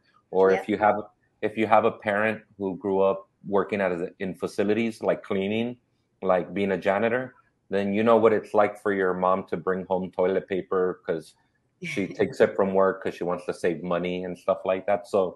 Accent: Inglewood, California, United States; Even from a kid, like growing up in Inglewood and South Central, we would catch the bus or my tío would drive us out to like Echo Park and we used to go eat.

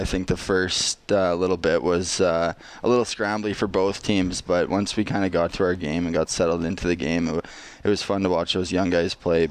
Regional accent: Saskatchewan, Canada; I'm back in Saskatchewan. So Esvan, Saskatchewan is my hometown

